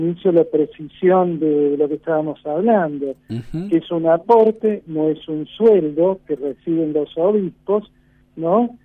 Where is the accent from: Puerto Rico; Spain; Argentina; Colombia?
Argentina